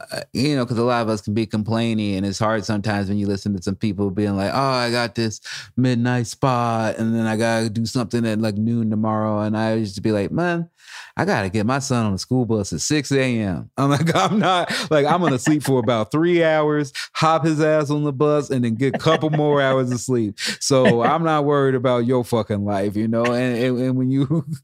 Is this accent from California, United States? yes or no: no; Salem, Oregon, United States; I'm going to book my own gigs in my hometown of Salem, Oregon, because I need to feed my son.